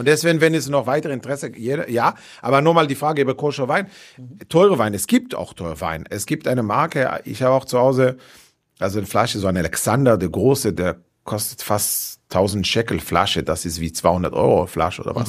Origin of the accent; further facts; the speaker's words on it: Safed, Northern District, Israel; also ich bin im Norden Israel aufgewachsen, in Galiläa auch im Zfat.